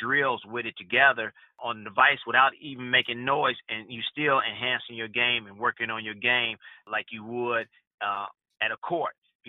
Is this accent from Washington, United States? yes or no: no; Chicago, Illinois, United States; I'm from Chicago, and we had a lot of snow back in the 70s, early 80s